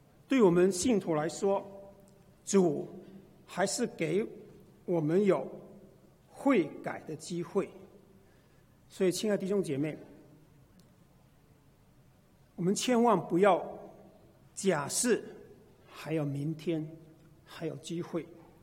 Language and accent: Chinese; Chaozhou, Guangdong, China; 我们潮州话有一句俗语